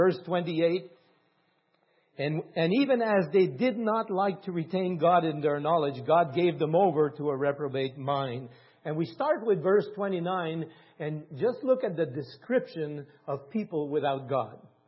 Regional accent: Ontario, Canada; I'm from Northern Ontario in Canada. It's pretty well French Canadian over there, and they're all Catholics, almost all Catholics.

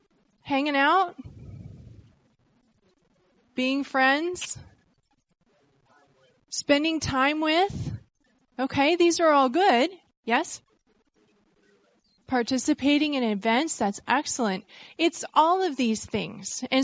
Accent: Vermont, United States; born or raised there

